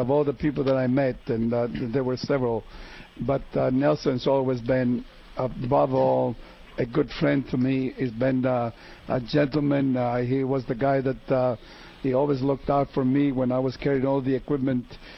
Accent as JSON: {"language": "English", "country": "Italy", "tie": "born or raised there", "said": "that reminds me a lot of the days when I was growing up in Italy, and they had those pickup games over there."}